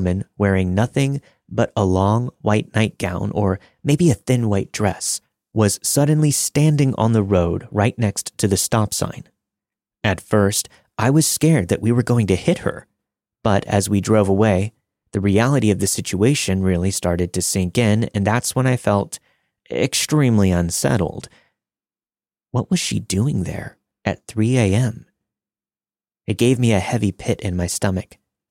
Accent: Sleepy Hollow, New York, United States; I grew up in Sleepy Hollow, New York, home of the Headless Horseman and allegedly a number of other hauntings.

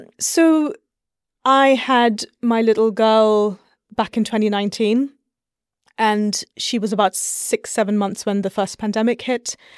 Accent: India; I had also spent quite formative years growing up in India, a different part of the country

